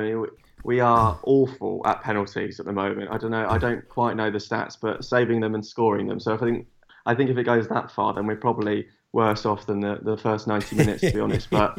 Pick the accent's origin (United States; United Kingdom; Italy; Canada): United Kingdom; London; born there; my roots are in London. So I was born in London, but I've obviously got a slightly posher voice and I support Stoke.